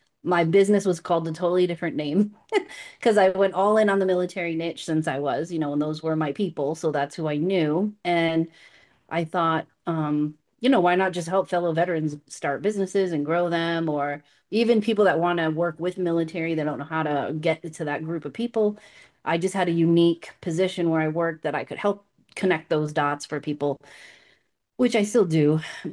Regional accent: Providence, Rhode Island, United States; Yep, I grew up in Providence, Rhode Island. My parents had a janitorial services company

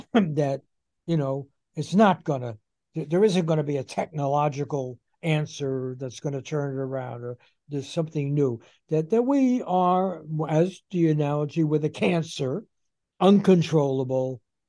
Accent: United States; But the culture that I grew up in here in the United States and modern society

